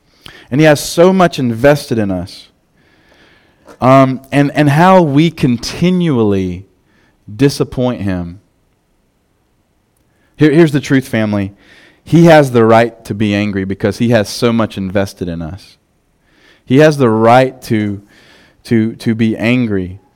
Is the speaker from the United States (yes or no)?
yes; the South, United States; I was from the South too. That's as you get old in the South, you just start growing stuff.